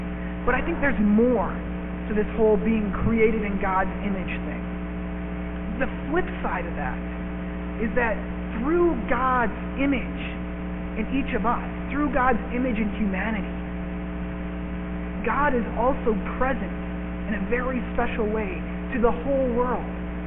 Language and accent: English; Montana, United States; There's a town close to where I grew up in Montana.